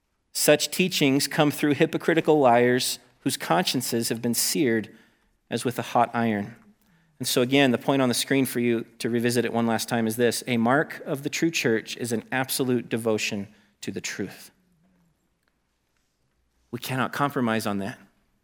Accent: United States; just as an American trained in general

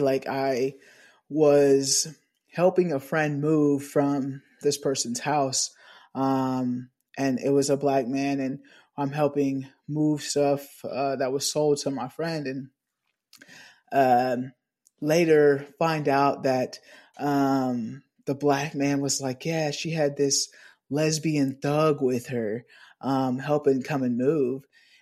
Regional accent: El Dorado, Kansas, United States; So if you've been listening previously, you know that I grew up in El Dorado, Kansas.

